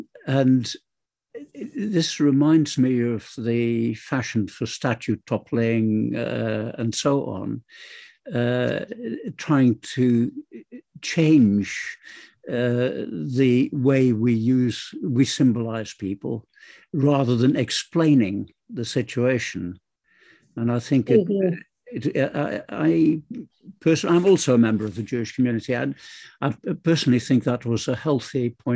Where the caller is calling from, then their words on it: Leicester, East Midlands, United Kingdom; I'm speaking from Leicester.